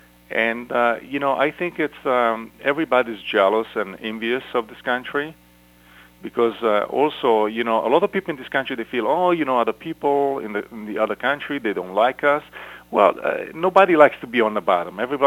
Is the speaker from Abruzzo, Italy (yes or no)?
no; Milan, Lombardy, Italy; moved away as an adult; now in United States; Oh, originally from Italy, Milan.